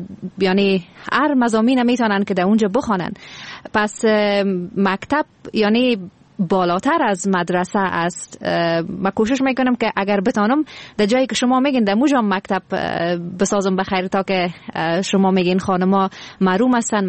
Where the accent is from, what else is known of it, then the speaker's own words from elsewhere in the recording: Afghanistan; من از افغانستان استم من افغانستانی استم